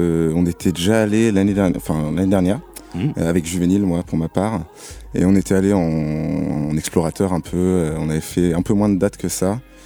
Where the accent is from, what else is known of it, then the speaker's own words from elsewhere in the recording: France; C'est assez surprenant quand on dit qu'on est français